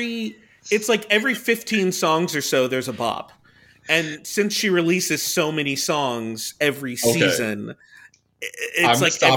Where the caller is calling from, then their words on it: Redlands, California, United States; I'm in Redlands, California. So I'm 40 minutes from Palm Springs, and I'm like another 50 to 45 minutes